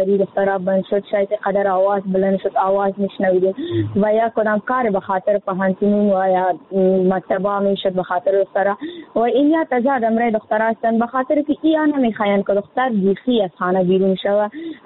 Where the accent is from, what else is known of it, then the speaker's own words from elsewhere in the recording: Afghanistan; در جامعه هم ما افغان هستیم